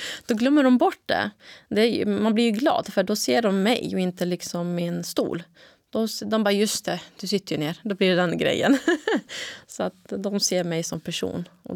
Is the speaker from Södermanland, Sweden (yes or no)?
yes; Katrineholm, Södermanland, Sweden; Jag kommer från Katrineholm och jag har bilat ner här med mamma som stöd.